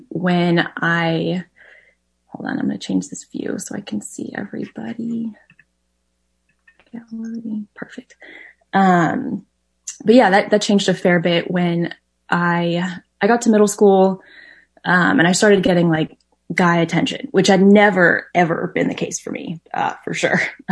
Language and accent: English; Houston, Texas, United States; I'm from Houston. That's where I was born, where I grew up, spent my whole life in the same house.